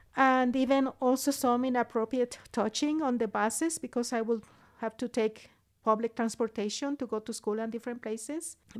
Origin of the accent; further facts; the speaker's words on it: Nicaragua; Well, I have to tell you that I grew up in Nicaragua, which is a very, very humid and hot climate.